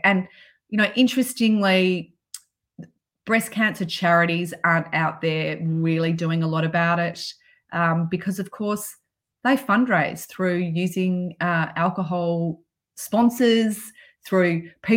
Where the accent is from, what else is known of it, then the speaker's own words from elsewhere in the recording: Melbourne, Victoria, Australia; as a teenager growing up in Melbourne in the 80s.